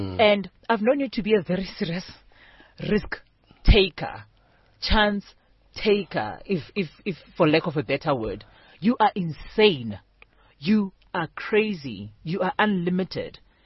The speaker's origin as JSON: {"language": "English", "town": "Seshego", "region": "Limpopo", "country": "South Africa", "tie": "born or raised there", "said": "I grew up in Seshego."}